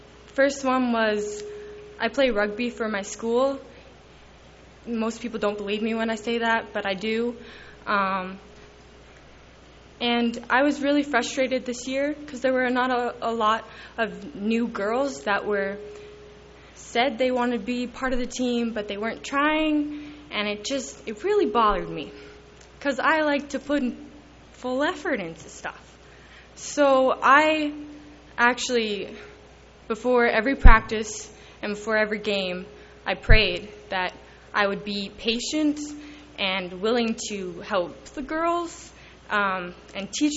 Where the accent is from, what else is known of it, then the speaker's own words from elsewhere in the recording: Calgary, Alberta, Canada; from Calgary, Alberta.